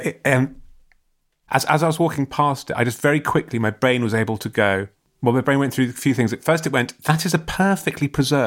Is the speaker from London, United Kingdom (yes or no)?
yes; London, United Kingdom; It's a beautiful blue, crisp London day today. It's one of those days as a Londoner, you just think, which of our many art galleries will I visit this afternoon?